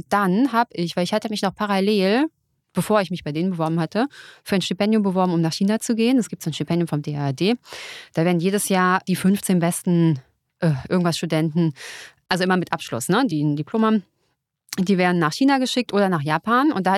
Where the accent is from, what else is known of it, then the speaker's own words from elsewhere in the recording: Frankfurt, Hesse, Germany; Außerdem komme ich auch aus Frankfurt, ne?